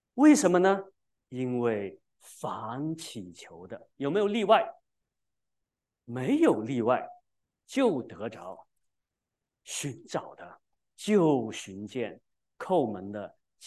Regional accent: China; 就像我们中国人说的叫什么？狗咬吕洞宾，不识好人心

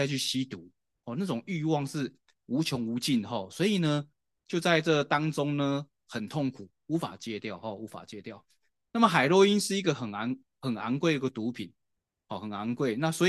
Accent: Hualien, Hualien County, Taiwan; born there; 我是在台湾的花莲出生哦

